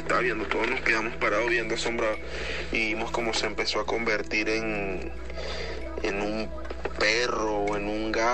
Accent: Venezuela; Yo soy venezolano, eso fue en Venezuela.

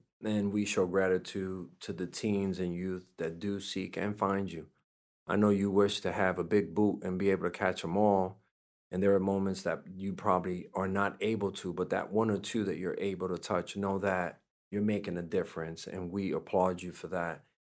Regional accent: New York City, New York, United States; I remember growing up in Harlem and Washington Heights, we will play stickball, we'll play Skellies and Ringolivia and all these games.

